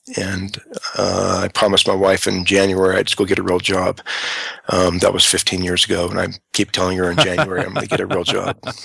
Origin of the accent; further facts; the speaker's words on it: Utah, United States; moved away; Yeah, I had to leave Utah to get out of the gene pool. I grew up in the Salt Lake Valley. I grew up on the west side.